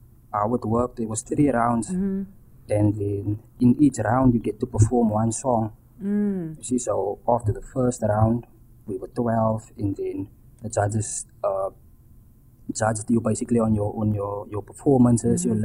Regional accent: Mitchell's Plain, Western Cape, South Africa; look, I come from Mitchell's Plain, Tafelsig

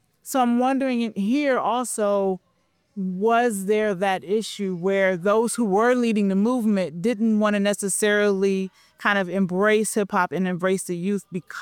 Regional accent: Cleveland, Ohio, United States; especially I grew up in Cleveland, the radio didn't play hip hop.

